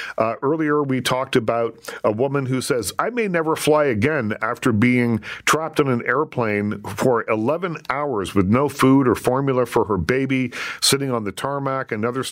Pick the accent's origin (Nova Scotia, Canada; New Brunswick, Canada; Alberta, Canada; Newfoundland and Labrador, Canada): Nova Scotia, Canada; I'm from Nova Scotia, so please say hello to anyone you see and tell them … says hello.